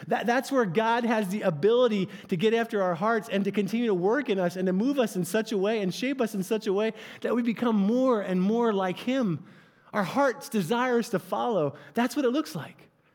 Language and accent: English; New Jersey, United States; I'm from the South Jersey, Philadelphia area. Go Eagles!